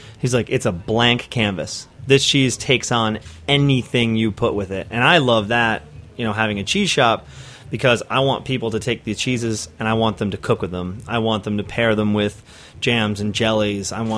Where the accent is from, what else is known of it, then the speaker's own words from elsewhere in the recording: United States; of course the French toast is fried in butter because I'm an American.